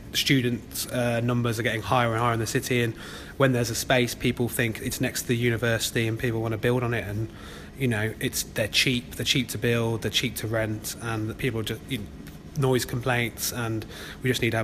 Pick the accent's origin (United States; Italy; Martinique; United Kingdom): United Kingdom; Worcester, West Midlands; now in Nottingham, United Kingdom; When I came as a student to here, I'm not originally from here, I'm from Worcester.